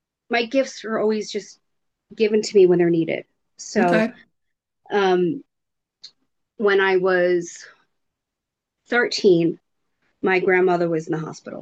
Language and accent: English; New York, United States; And I'm from New York, so there's that.